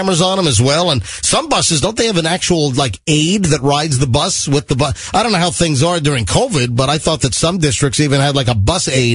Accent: Virginia Beach, Virginia, United States; also born or lived in Nanuet, New York; So I was in Nanuet, New York, from kindergarten through the middle of fifth grade, and then we moved to Virginia Beach, and then I went to, you know, Virginia Beach schools.

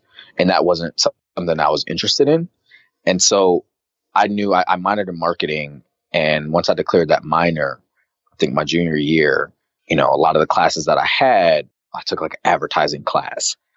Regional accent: Arizona, United States; I grew up in Arizona, so that wasn't something that was just really on my radar.

